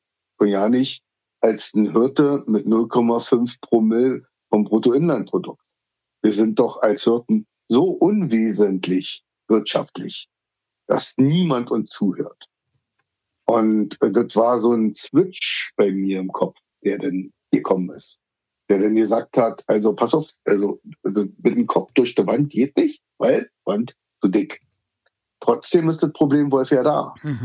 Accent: Altlandsberg, Brandenburg, Germany; Ich pflege hier um Altlandsberg, das ist meine Heimatstadt

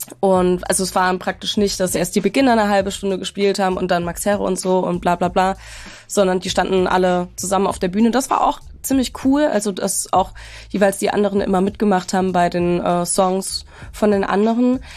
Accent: Stuttgart, Baden-Württemberg, Germany; Ja, ich bin in meine Heimat gefahren, nach Baden-Württemberg, genauer gesagt nach Stuttgart.

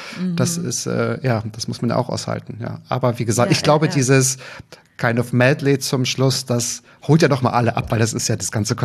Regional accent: Berlin, Germany; Nein, ich komme aus Berlin.

